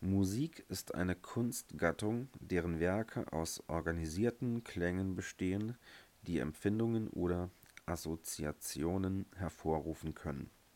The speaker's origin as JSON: {"language": "German", "region": "Saarland", "country": "Germany", "tie": "born or raised there", "said": "Früher in der Grundschule. Natürlich standardmäßig. Also bei uns im Saarland war das auf jeden Fall so."}